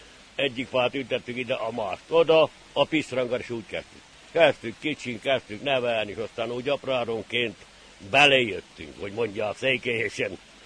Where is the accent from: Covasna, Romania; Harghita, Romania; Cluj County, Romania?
Harghita, Romania; Corund; Alcsegnye utca 12 hámszám alatt.